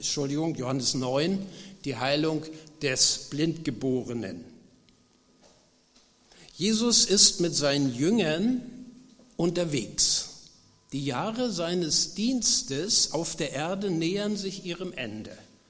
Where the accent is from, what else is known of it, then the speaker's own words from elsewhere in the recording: Grimmen, Mecklenburg-Vorpommern, Germany; ich komme ursprünglich aus Grimmen, aus der Gemeinde Stralsund